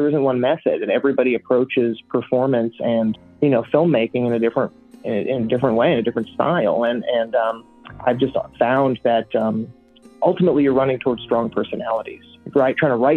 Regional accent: New York, United States; I think growing up in New York, is a lot of the extra people

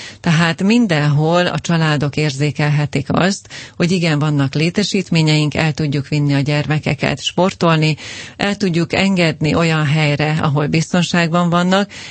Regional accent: Hungary; mi magyar emberek, akik szeretjük a sportot, szeretjük a focit

